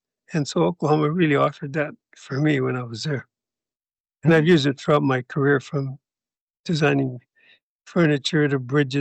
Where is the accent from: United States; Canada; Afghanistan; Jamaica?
Canada; I grew up in Canada, and I was going to go to the University of Manitoba.